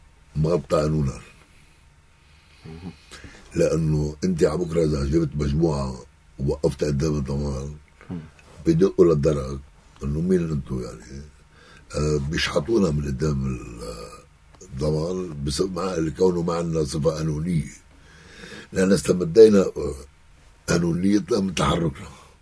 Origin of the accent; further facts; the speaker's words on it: South Lebanon, Lebanon; بس هيدي على الهامش كوني جنوبي